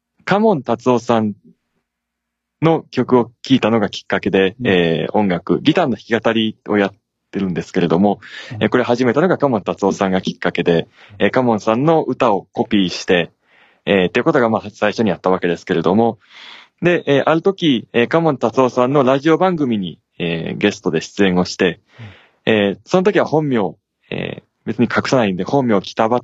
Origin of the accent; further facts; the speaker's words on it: Hyogo, Japan; moved away as an adult; もともと僕は兵庫県の出身なんですけれども、で、兵庫県でずっと活動、兵庫県中心に関西で活動していたんですけれども、大学が、筑波技術大学という、茨城県筑波市にある大学に進学をするということで、